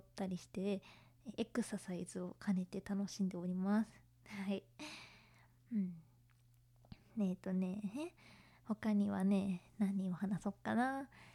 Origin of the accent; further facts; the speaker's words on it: Kanagawa, Japan; 出身地は神奈川県です。